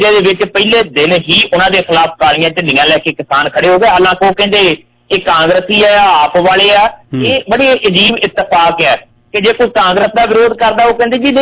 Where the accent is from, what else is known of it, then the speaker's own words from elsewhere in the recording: Punjab, India; ਦੁਆਬੇ ਵਾਲਿਆਂ ਨੂੰ ਮਾਫ ਕਰਨਾ, ਮੈਂ ਵੀ ਦੁਆਬੇ ਦਾ ਹੀ ਹਾਂ, ਪਰ ਦੁਆਬੇ ਵਾਲੇ ਸੁੱਖ ਰਹਿਣੇ ਹੋਏ ਹੋਏ ਆ।